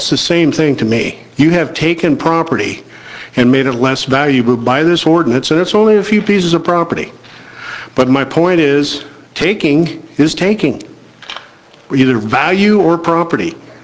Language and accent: English; Eugene, Oregon, United States; And even though Florence is a beautiful area and I love it here, and I am an Oregonian, I was born in Eugene, and I plan to retire here, and I want to retire on my property in Coast Village.